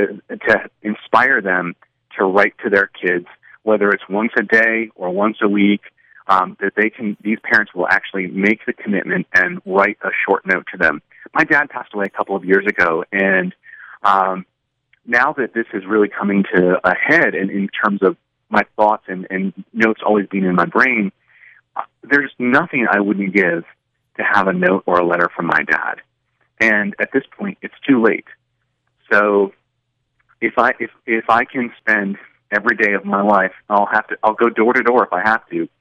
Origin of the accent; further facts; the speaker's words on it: Port Leyden, New York, United States; I grew up in Lewis County in Port Lydon and lived there up until the time I went to college. And my family still lives in the area, so I absolutely consider that home.